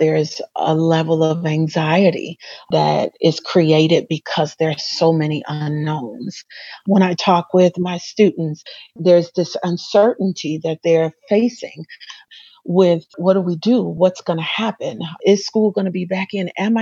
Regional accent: Covert, Michigan, United States; I had the pleasure of growing up in Covert, Michigan, which is a small town, a farmer's town, blueberry farms specifically.

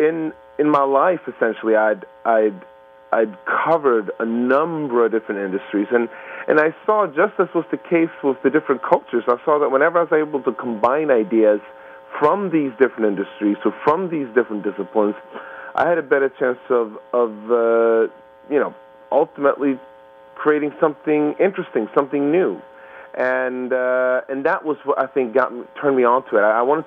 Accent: Sweden; I grew up in Sweden, and it's always been sort of a mix of different cultures

